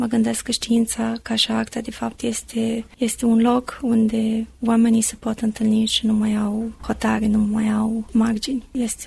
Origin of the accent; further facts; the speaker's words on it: Romania; now in Italy; Cei de la institut știu că sunt româncă.